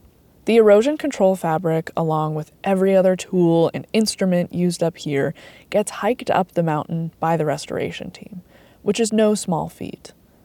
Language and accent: English; Maine, United States; I grew up in Down East Maine and spent much of my childhood outside in nature, out in the woods behind my house, on cobble granite beaches and hiking trails in Acadia.